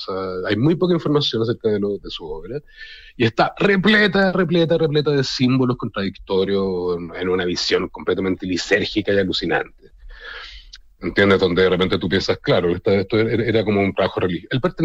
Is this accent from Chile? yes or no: yes; Chile; soy artista de Chile